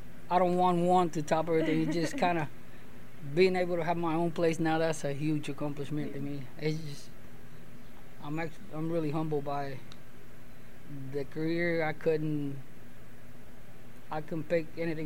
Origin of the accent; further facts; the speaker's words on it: Puerto Rico; when I grew up in Puerto Rico